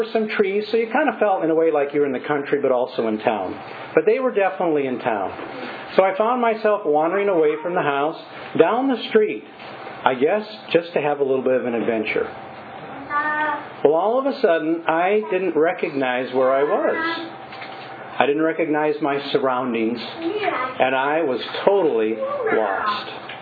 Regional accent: Albert Lea, Minnesota, United States; We traveled from my hometown of Albert Lea to where my grandparents lived, probably about 50 miles away.

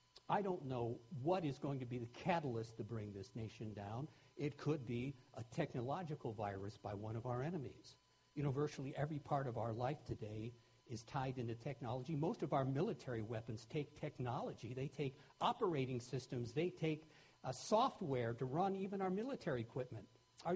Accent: United States; born there; As someone who was born as an American and takes a certain amount of pride in being an American, to me that grieves my heart

